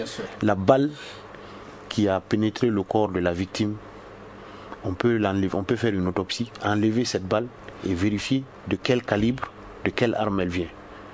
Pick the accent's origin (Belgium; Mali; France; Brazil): Mali; Moi, en tant qu'homme de, en tant que Malien d'abord, moi je me suis mis devant eux